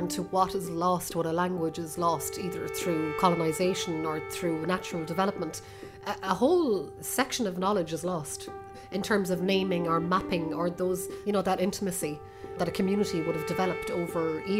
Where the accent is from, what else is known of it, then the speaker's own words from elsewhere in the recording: Ireland; I'm from the Gaeltacht and I speak Irish. I also sing songs in several different languages.